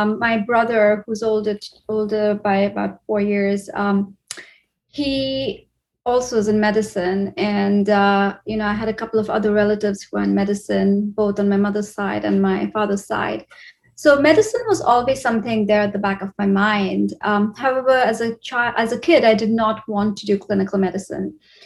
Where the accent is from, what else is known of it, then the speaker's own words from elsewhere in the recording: India; moved away as an adult; Where I grew up in India, there aren't four seasons. I mean, there's monsoons, there's summer, there's winter, but you don't see the fall colors that you see here.